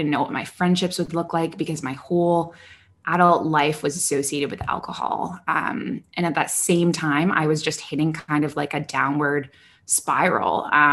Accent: Canada; moved away as an adult; now in Middle East; So as you mentioned at the start, I am Canadian originally. I've been living in the Middle East now for about 6 years. And I moved here when I was 23.

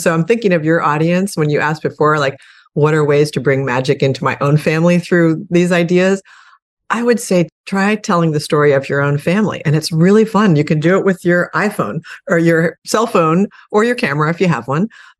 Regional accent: Annapolis, Maryland, United States; the juvenile drug court system of my hometown in Annapolis, Maryland.

